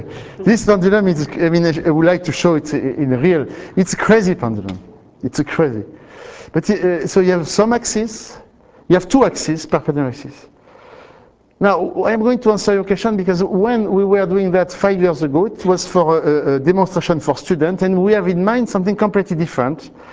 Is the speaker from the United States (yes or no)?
no; Nice, Provence-Alpes-Côte d'Azur, France; English is a second language; Okay, yeah, but I am from Nice, so.